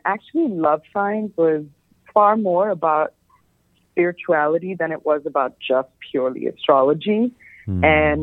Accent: Bangladesh; growing up in Bangladesh, you know, there was a strong religion, sense of religion associated with spirituality here.

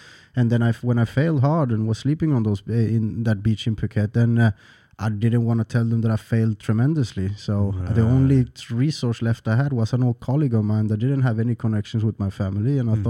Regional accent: Sweden; moved away as an adult; also born or lived in San Andres, Colombia; I moved to Sweden. I was 3 years old and I lived there until 19 and a half. And then I moved to Thailand, which I've been there almost 17 years.

